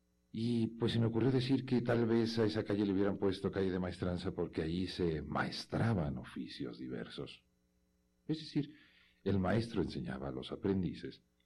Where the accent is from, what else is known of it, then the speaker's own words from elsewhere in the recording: Guadalajara, Jalisco, Mexico; Pues sí, fui niño y crecí en Guadalajara. Y mis abuelos vivían por una calle llamada Maestranza.